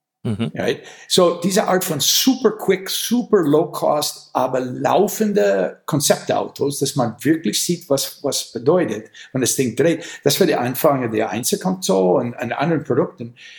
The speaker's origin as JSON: {"language": "German", "region": "Wisconsin", "country": "United States", "said": "Aber in Amerika, ich komme aus Wisconsin."}